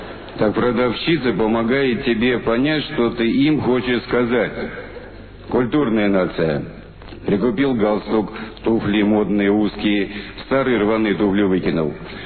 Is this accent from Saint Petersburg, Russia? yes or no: yes; Saint Petersburg, Russia; я, как настоящий петербуржец, стоял один в стороне и медленно пил водку